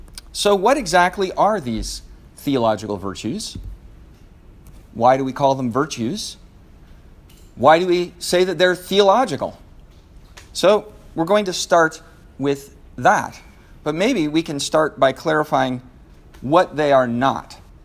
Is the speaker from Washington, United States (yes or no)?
yes; Seattle, Washington, United States; I'm from Seattle. I'm very happy that we have a winning football team.